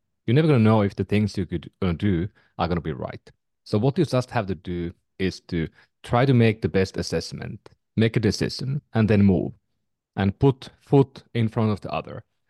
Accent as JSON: {"language": "English", "country": "Finland", "lives_now": "United States", "said": "Yeah, I mean, as a context, I'm from Finland. I've been in the Bay Area for 16 years, and I was new to the U.S. Healthcare system"}